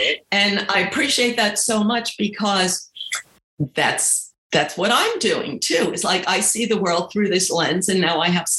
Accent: New York, United States; I grew up in New York.

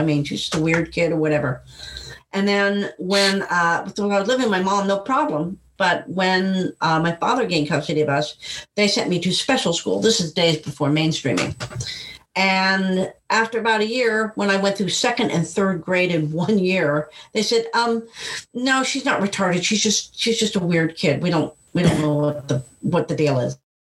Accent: Erie, Pennsylvania, United States; born there; I was born in Erie, Pennsylvania.

